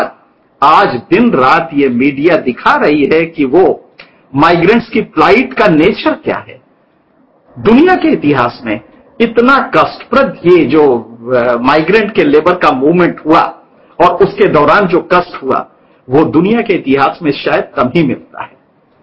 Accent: Bihar, India; हम भी बिहार से आए हैं। हमें उसका अंदाजा है कि गरीबी में किस तरह से वो भाग के आता है यहां कमाने।

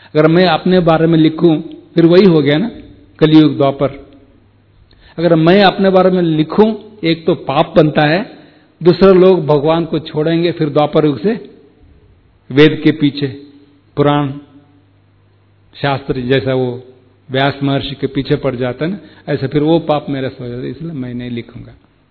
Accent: South India, India; Hindi is a second language; देखो आपको पता होगा मैं साउथ इंडियन हूँ, अहिंदी भाषा वाला

